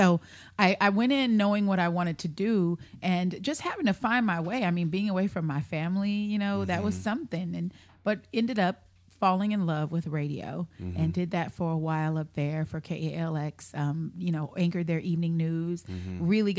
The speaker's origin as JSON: {"language": "English", "town": "Long Beach", "region": "California", "country": "United States", "tie": "born or raised there", "said": "So growing up in Long Beach and going there, it was really a transition."}